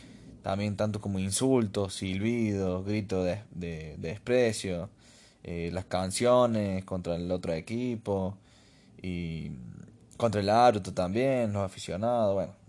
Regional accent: Argentina; Somos argentinos y siempre algo pasa en los partidos

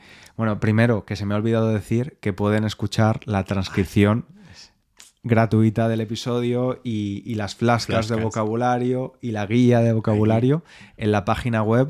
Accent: Valencia, Valencian Community, Spain; yo vivía en esa zona, en Valencia, me he criado ahí.

